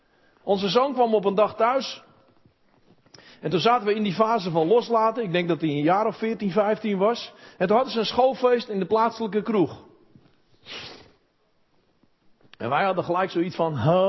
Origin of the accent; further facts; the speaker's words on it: Netherlands; Wij zijn in Nederland vooral opgevoed in zelfstandigheid.